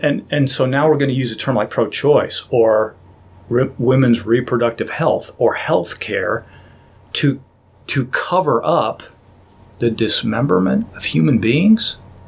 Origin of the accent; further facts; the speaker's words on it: United States; Of course, I believe in freedom. I'm an American, for goodness sakes.